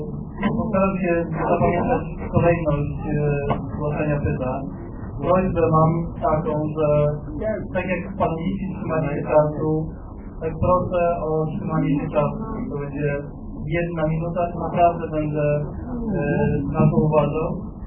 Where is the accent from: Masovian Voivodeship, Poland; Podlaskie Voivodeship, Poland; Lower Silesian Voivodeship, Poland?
Masovian Voivodeship, Poland; Warsaw; Zacznę od tego, że mieszkam od urodzenia na Żoliborzu